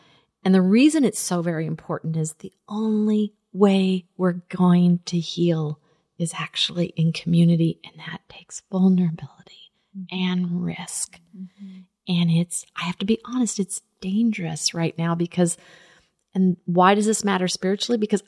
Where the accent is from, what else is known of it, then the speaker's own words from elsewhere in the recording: Southern United States, United States; accent: Southern; That's my Southern accent.